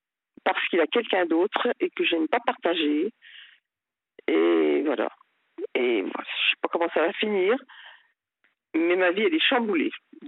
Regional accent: Nevers, Bourgogne-Franche-Comté, France; Donc, tous les deux, on est originaire de Nevers.

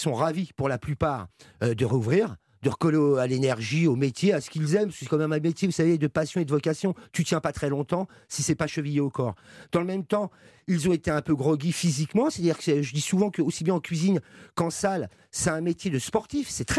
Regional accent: Paris, Île-de-France, France; Je suis un pur parisien, hein.

